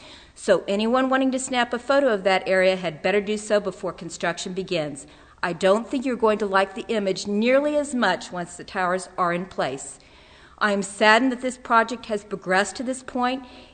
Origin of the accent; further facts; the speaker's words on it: Kansas City, Missouri, United States; Like the previous gentleman, I'm also from the middle of the country. I'm originally from Kansas City.